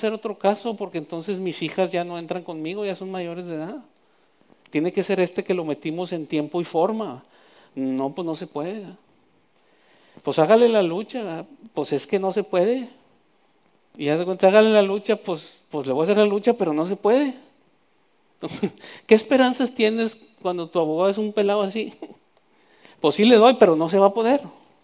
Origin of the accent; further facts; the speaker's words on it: Mexico; otros somos mexicanos, otros son americanos, tenemos de muchas cosas aquí